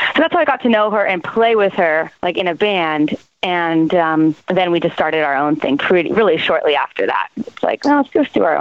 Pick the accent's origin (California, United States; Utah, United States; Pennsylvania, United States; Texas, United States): California, United States; Polly and myself, we started the band, and we are from North San Diego County, the Tri-City region, Carlsbad, Oceanside Vista, California.